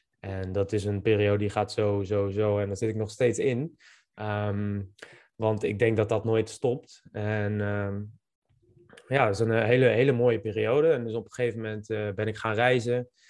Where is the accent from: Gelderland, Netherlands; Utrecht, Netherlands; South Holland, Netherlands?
Gelderland, Netherlands; En ik ben opgegroeid op de Bible Belt, op de Veluwe, in een klein dorpje. En ja, ook echt letterlijk in de Bible Belt. Dus ik ben geboren in een heel christelijk gezin.